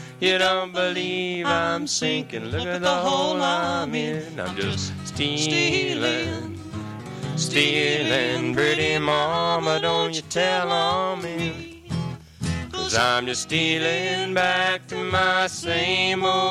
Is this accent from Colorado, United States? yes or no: yes; Colorado, United States; Well, seeing as we come all the way from Colorado, we might as well play a song that we've heard a lot out in Colorado, and it mentions Colorado.